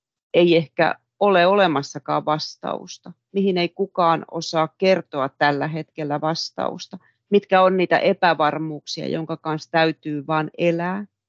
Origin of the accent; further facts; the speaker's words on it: Kuusankoski, Kymenlaakso, Finland; Mä oon itse Kuusankoskelta kotoisin tehdaspaikkakunnalta ja tuntuu, että se koko kaupunki kaatuu, kun ne tehtaat kaatuu.